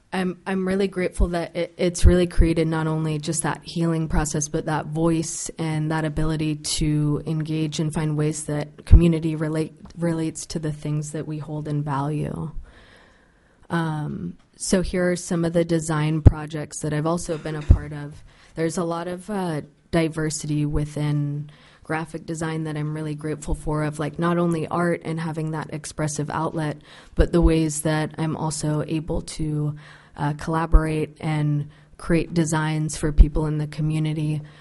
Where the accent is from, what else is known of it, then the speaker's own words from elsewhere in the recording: Juneau, Alaska, United States; So a lot of my growing up in Juneau and where I'm at now with my business has really been access to opportunity